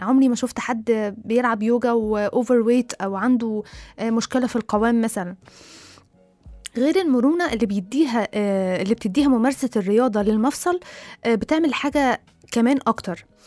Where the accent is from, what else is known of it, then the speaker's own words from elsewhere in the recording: Egypt; لأن إحنا كمجتمع مصري سبيشال يعني